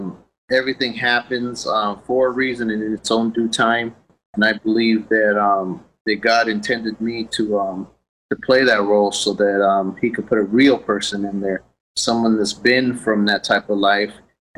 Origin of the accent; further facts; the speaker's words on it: California, United States; I'm a Hispanic guy that speaks slang. I grew up in California, so my Spanish is a little iffy, too.